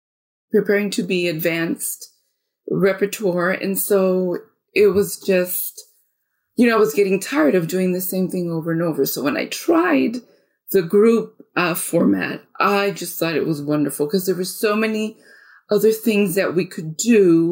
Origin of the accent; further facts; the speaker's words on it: Costa Rica; now in Texas, United States; So I'm originally from Costa Rica, Central America, but I have lived here in Texas, United States, for the last 30 plus years, maybe 36, 37. I live in a small town south of Fort Worth, the DFW area.